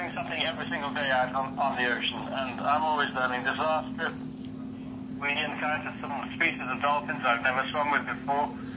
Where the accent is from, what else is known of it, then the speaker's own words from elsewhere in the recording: Jamaica; Well, you know, I'm a 10th generation Jamaican, so we have deep roots there.